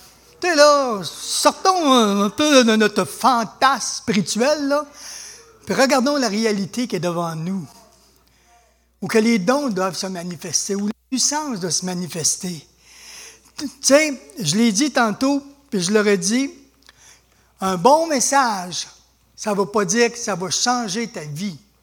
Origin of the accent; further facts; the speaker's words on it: Canada; Ben moi, en tant que Canadien, là, je fais quoi pour ma nation?